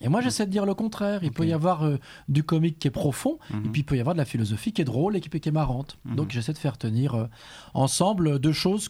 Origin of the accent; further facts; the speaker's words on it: Nîmes, Occitanie, France; je viens de Nîmes, j'ai traversé la France pour les yeux doux de Tomblaine.